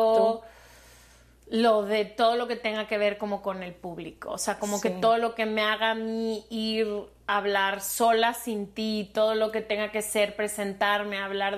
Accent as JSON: {"language": "Spanish", "country": "Mexico", "said": "Le dije, ay, soy de México."}